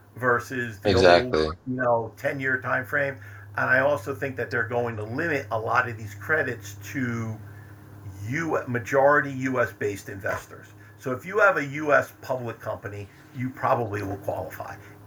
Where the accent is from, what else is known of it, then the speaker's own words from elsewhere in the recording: New Jersey, United States; I grew up in New Jersey. I still live in New Jersey. I'm 68 years old.